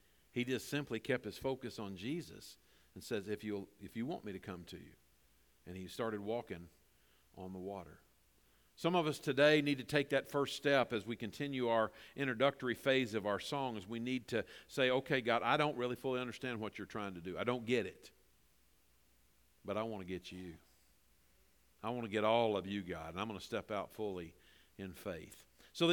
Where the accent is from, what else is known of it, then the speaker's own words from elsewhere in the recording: Weatherford, Texas, United States; I grew up in Weatherford, Texas, and I did a funeral this week down there for was one of our band moms.